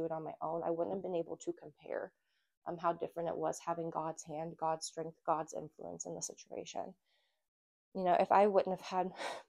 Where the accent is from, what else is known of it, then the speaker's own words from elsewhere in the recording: Indiana, United States; And when the Lord called me to come back to Indiana, I knew that going back to my hometown meant I was going back to be around all of my old temptations.